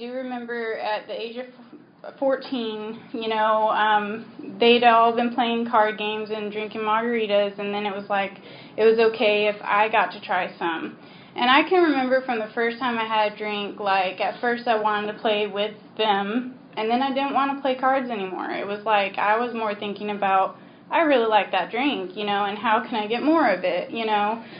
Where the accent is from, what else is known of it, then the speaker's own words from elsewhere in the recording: New Mexico, United States; it's kind of like a Texas thing, it seemed like, because we grew up in New Mexico.